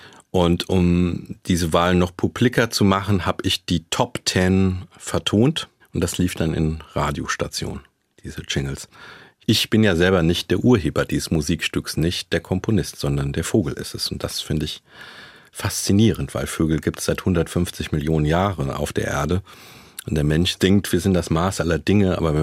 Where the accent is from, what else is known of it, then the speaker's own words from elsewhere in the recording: Rhineland-Palatinate, Germany; also born or lived in Bonn / Hamburg; Westerwald, das ist meine Heimat, da habe ich alles, kenne alles, da bin ich drauf konditioniert. Das ist was, was mir Identität gibt und Halt gibt und wo ich auch meine Batterien gut aufladen kann. Und deswegen bin ich wieder dahin zurückgegangen und wohne jetzt da in einem wunderschönen Naturschutzgebiet.